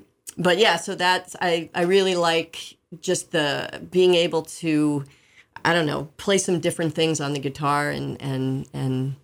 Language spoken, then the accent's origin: English; New York, United States; also born or lived in Brooklyn; I was born in Brooklyn. Mm-hmm. Then I grew up outside the city in the suburbs, Westchester County in New York